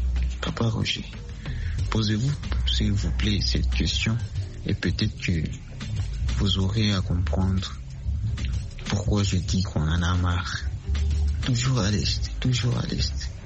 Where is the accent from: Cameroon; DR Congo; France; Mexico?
DR Congo; Bukavu, South Kivu